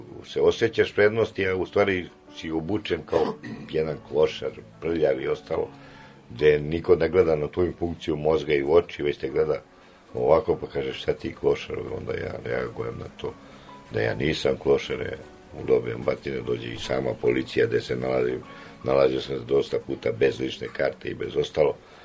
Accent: Belgrade, Serbia; also born or lived in Rome; ja sam Beograđanin, tako. Živeo sam u Rimu, na italijanskom.

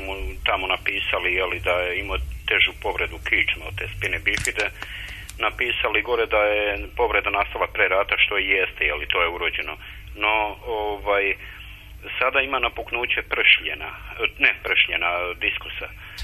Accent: Krajina, Croatia; now in Serbia; mi smo došli iz Krajine.

